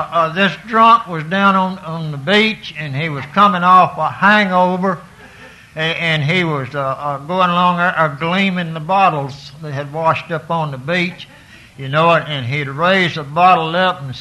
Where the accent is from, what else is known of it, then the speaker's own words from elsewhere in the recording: Alabama, United States; Now, I was born back down on Warrior River, and I was raised up eating chitlins and possum and drinking White Lightning and homebrew.